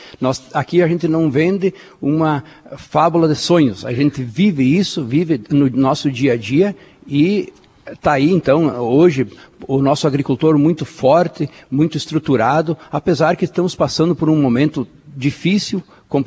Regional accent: Camargo, Brazil; eu nasci em Camargo, hoje estou com 50 anos e 50 anos vividos em Camargo

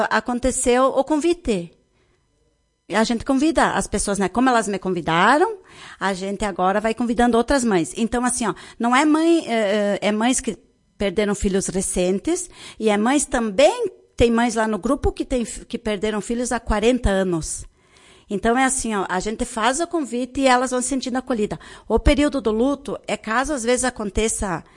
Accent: Ibiaçá, Rio Grande do Sul, Brazil; como eu sou de lá da região de Ibiaçá

